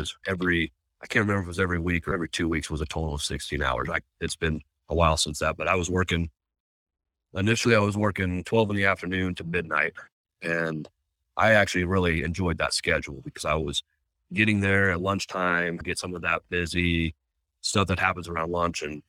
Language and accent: English; Washington, United States; now in Salt Lake City, United States; I grew up in Washington State in a little farm town and moved here.